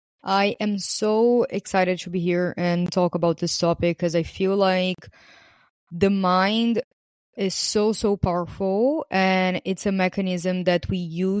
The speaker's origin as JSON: {"language": "English", "country": "Brazil", "second_language": "English", "said": "because I know that I have a lot of listeners from Brazil, because I am from Brazil."}